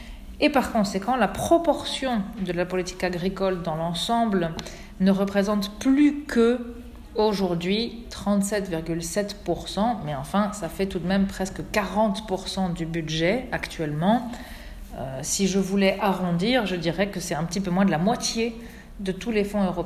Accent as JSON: {"language": "French", "country": "France", "said": "je suis française et que la France est le premier bénéficiaire direct de cette politique"}